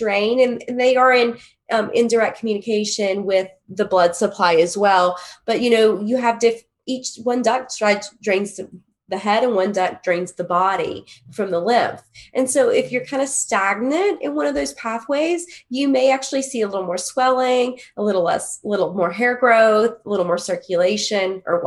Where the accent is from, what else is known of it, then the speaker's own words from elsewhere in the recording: West Virginia, United States; And originally I'm from West Virginia. I went to school in Kentucky.